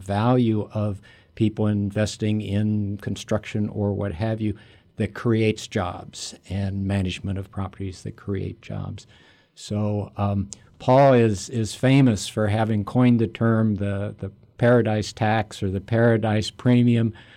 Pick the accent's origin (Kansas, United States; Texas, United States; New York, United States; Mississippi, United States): Kansas, United States; 40 or 50 in my hometown. I'm from a little rural area, western Kansas, and the cost of living there is quite reasonable.